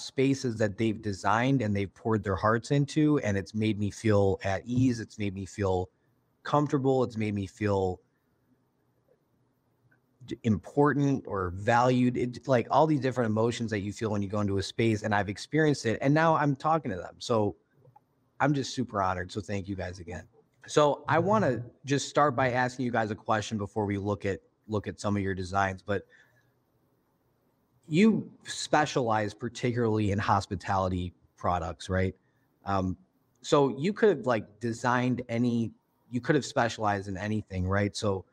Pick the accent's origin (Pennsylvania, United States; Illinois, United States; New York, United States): Illinois, United States; Chicago; Y'all are coming at us from my hometown and where I'm from, Chicago.